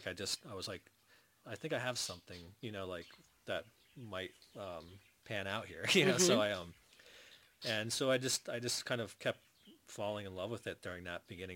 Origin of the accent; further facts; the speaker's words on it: New York, United States; I grew up in the Hudson Valley and this, like, the Catskills. So it's like when I got back there after living in New York City